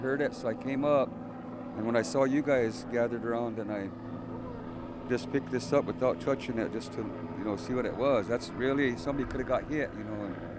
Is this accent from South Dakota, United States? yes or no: yes; Pine Ridge, South Dakota, United States; And like I know, I'm from Pine Ridge, and we have the Maniwachone water line